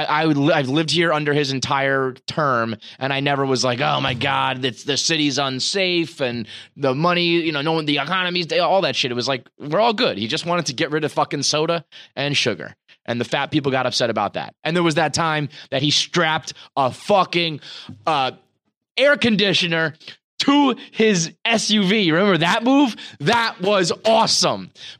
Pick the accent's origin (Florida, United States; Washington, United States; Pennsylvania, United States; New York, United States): New York, United States; New York City; I'm a New Yorker.